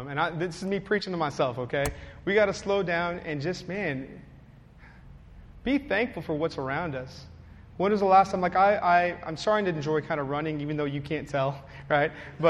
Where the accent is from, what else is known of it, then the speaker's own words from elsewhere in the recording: Texas, United States; I'm from the Rio Grande Valley, so it just hits home.